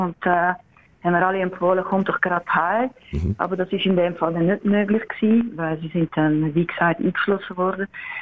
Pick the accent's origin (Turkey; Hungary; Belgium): Belgium; now in Switzerland; Ja, es ist als Belgier, ich weiß nicht, Belgien ist eben in der Schweiz oder allgemein nicht so bekannt